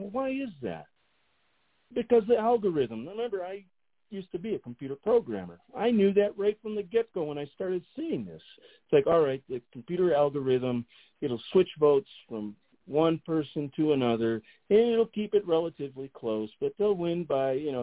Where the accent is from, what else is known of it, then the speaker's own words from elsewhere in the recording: United States; I, as an American, especially a dyed-in-the-wool, red, white, and true blue American